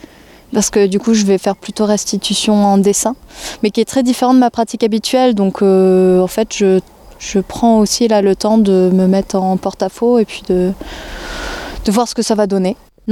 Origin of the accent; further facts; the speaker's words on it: Nouvelle-Aquitaine, France; Là, je suis installée dans le Limousin. J'étais Creuse, maintenant je suis Corrèze dans des fermes. Mais je viens de Gironde, campagne viticole.